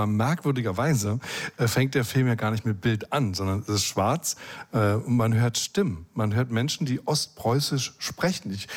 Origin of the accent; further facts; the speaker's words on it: East Germany, Germany; Jetzt komme ich aus dem Osten, wie du weißt